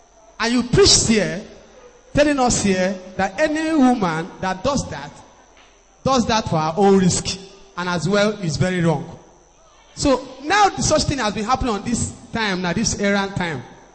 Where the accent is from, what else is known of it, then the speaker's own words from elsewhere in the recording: Abia, Nigeria; I'm from Abia State. I work in one of the publication company.